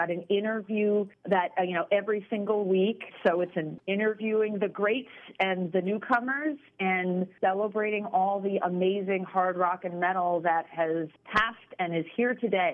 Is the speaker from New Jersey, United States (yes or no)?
yes; New Jersey, United States; I went to Manalapan High School. I grew up in Central Jersey. I grew up going to Point Pleasant, Seaside, and Atlantic City the moment I had my first fake ID.